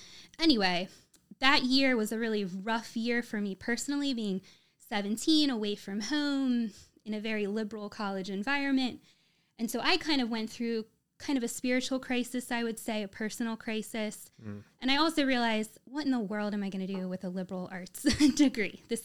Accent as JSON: {"language": "English", "region": "Maryland", "country": "United States", "said": "So I'm from Maryland."}